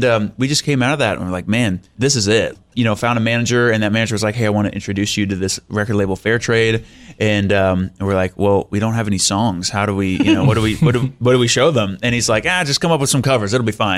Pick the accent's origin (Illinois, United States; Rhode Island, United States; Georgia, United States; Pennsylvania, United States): Rhode Island, United States; I'm from Rhode Island.